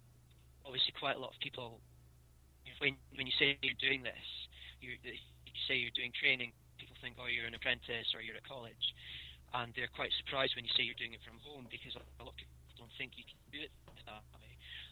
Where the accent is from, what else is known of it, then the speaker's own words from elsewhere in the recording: Scotland, United Kingdom; I'm from Scotland, so I've got a lot of family back there.